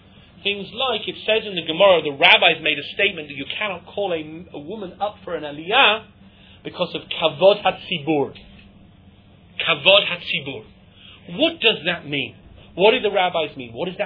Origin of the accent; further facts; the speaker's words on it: United Kingdom; Because I'm British.